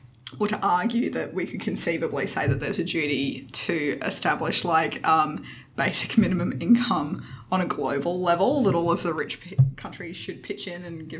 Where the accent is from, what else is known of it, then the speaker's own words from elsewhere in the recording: Caboolture, Queensland, Australia; I grew up in Caboolture and what was me kind of task.